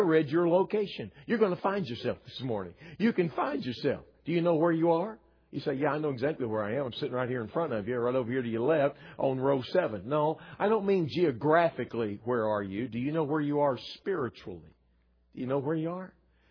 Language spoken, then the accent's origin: English; Texas, United States; You see, I'm a Texan by birth. I don't live there anymore. You can take the boy out of Texas. You just can't take the Texas out of the boy.